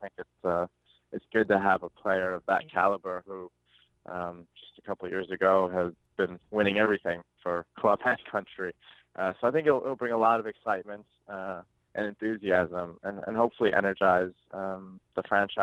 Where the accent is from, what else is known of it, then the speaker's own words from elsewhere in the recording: Chicago, Illinois, United States; Yeah, obviously I'm a Chicago boy, and I'll be rooting for my hometown team.